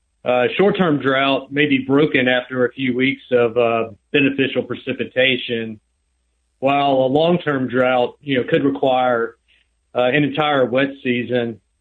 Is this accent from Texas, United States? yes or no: no; Georgia, United States; Yeah, so I grew up just outside of Atlanta.